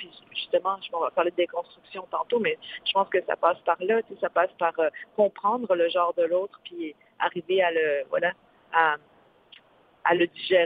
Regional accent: Quebec City, Quebec, Canada; venir à Québec. C'est comme toujours c'est là où j'ai grandi, où je suis née, où ma créativité s'est développée.

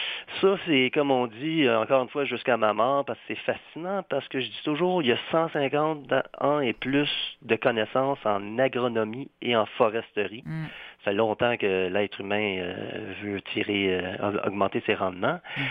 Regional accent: Saint-Lambert, Quebec, Canada; Je viens d'une ville du sud de Montréal en pleine basse terre, des sols très riches. Je viens de Saint-Lambert, dans le temps, c'était une autre ville qu'aujourd'hui, dans un sens, elle s'en est plus loin. Et c'est une ville avec des beaux grands arbres

